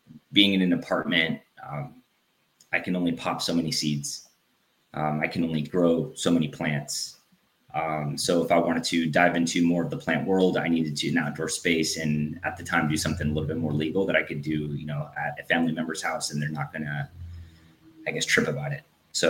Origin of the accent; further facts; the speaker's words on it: San Diego, California, United States; So born and raised in San Diego, cost of living is really expensive out there.